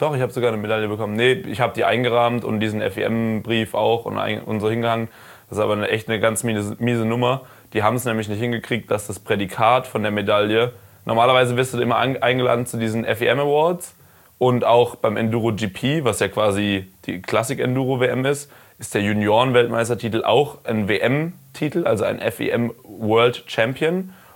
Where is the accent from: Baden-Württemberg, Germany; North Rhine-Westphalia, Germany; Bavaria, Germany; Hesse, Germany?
Baden-Württemberg, Germany; Karlsruhe; ich komme aus Karlsruhe